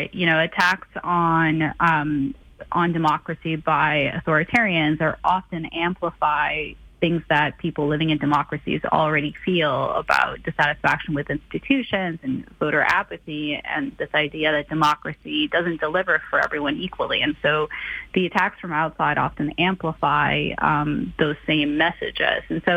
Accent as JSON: {"language": "English", "country": "Canada", "lives_now": "United States", "said": "I'm actually Canadian."}